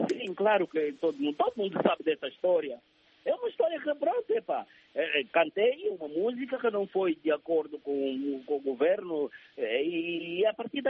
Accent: Angola; also born or lived in Brazil; Eu sou angolano, sou filho de Angola, canto Angola, danço Angola, vivo Angola, transpiro Angola.

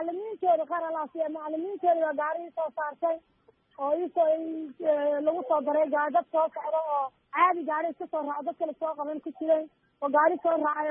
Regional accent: Las Anod, Sool, Somalia; now in Galkacyo, Somalia; waxaan ka imaaday meel yiraahdo diisoor Laascaanood waxaan degnay labaatan sano

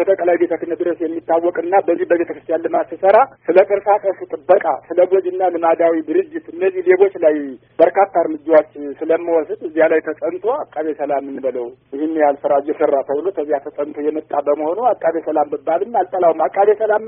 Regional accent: Gozamen, Amhara, Ethiopia; born there; እንግዲህ የተወለድኩት እዚሁ ደብረ ማርቆስ አዋሳኝ እዚሁ ጎዛመን ወረዳ ማጃንገታም ቀበሌ ነው።

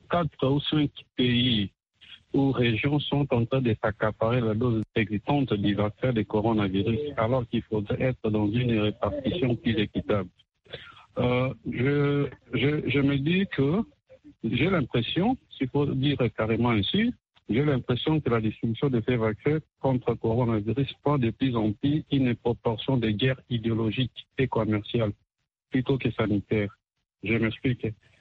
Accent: DR Congo; C'est tout comme chez nous, en RDC.

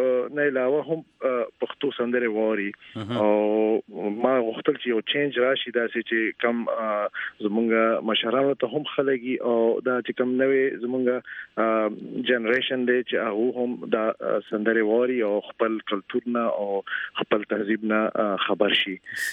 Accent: Islamabad, Islamabad Capital Territory, Pakistan; also born or lived in Peshawar; now in Los Angeles, United States; زه جی سوربه نه زما تعلق دی، او زه په پېښور کې پیدا شوم او بیا په اسلام آباد کې ستر شوم، او بیا ز لاس انجلس ته 1999 کې موو شوم.

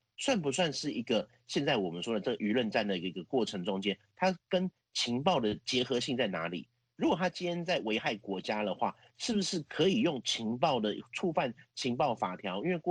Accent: Taiwan; 我们台湾这边比较常说的就是这个影片

